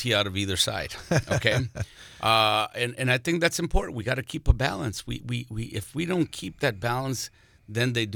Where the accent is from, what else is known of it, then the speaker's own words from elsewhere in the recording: New York, United States; born there; I was born in New York, served in the military. I'm bilingual.